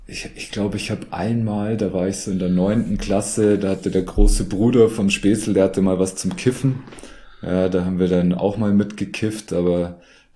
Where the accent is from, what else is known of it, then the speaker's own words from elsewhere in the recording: Bavaria, Germany; born there; Ja, geboren bin ich ja eigentlich in Niederbayern